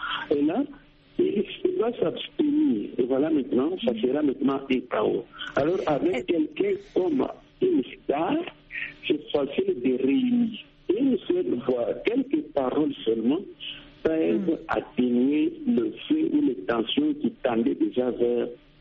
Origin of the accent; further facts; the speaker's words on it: Katanga, DR Congo; moi je suis du Katanga